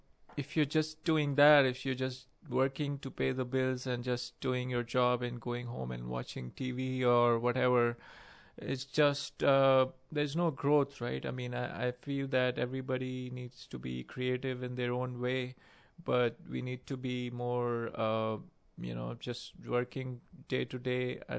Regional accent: New Delhi, Delhi, India; moved away as an adult; now in United States; I'm originally from India, New Delhi, and I was born there, raised there. Moved to the US about 4.5 years back.

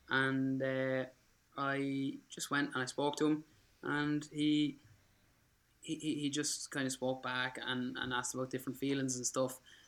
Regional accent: Kildare, Leinster, Ireland; I come from Kildare, the home of photography and big mountains.

